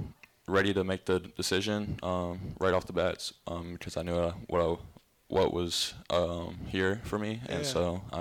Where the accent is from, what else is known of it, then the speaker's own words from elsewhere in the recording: Ohio, United States; growing up by the Horizon League, Wright State's right in my neighborhood, about 30 minutes away from my hometown.